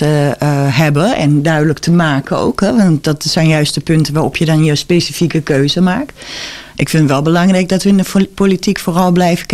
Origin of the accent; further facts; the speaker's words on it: Germany; moved away as an adult; now in Netherlands; Ik ben geboren en getogen in Duitsland.